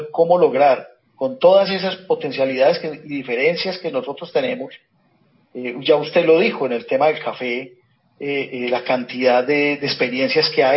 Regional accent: Colombia; Siendo colombiano

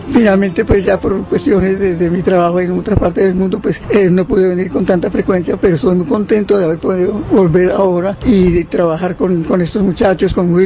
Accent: Barranquilla, Atlántico, Colombia; moved away; also born or lived in Cartagena; nos fuimos todos, toda la familia de Barranquilla y Cartagena, y nos fuimos para, primero para Dallas

